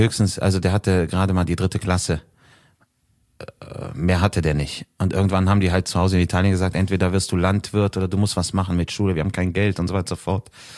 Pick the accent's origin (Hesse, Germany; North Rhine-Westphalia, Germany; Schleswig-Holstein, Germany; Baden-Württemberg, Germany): North Rhine-Westphalia, Germany; Düsseldorf; born there; Ich bin tatsächlich in Düsseldorf geboren.